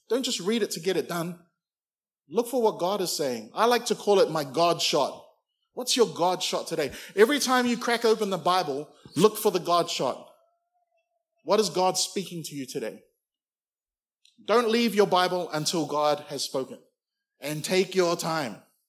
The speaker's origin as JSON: {"language": "English", "country": "New Zealand", "tie": "born or raised there", "lives_now": "Mount Gravatt, Australia", "said": "I grew up in New Zealand calling it Dimmocks"}